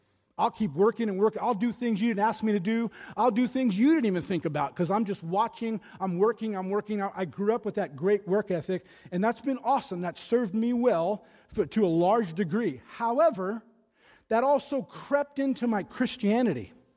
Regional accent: California, United States; Now, we're from Southern California. So we had the LA Kings and Wayne Gretzky

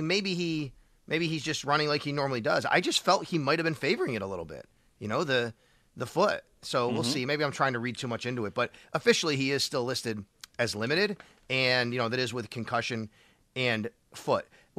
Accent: Buffalo, New York, United States; He grew up in Kansas City. I grew up in Buffalo, and now he's a host over there.

